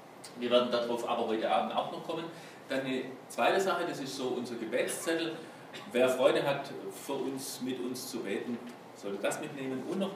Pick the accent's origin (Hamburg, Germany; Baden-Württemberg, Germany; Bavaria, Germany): Baden-Württemberg, Germany; Mähringen; Gebürtig bin ich ganz aus der Nähe von hier, in Mähringen bin ich aufgewachsen, also zwischen Reutlingen und Tübingen.